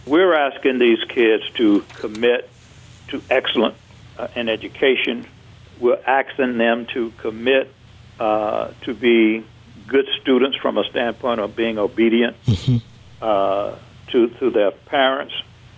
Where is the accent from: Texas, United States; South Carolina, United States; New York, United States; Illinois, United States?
South Carolina, United States; Absolutely. You know, I'm from South Carolina.